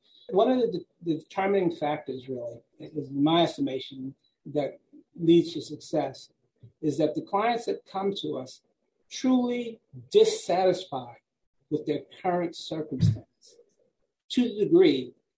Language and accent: English; New York City, New York, United States; I grew up in New York City, a friend, and I grew up in a working and poor class community in Jamaica, Queens.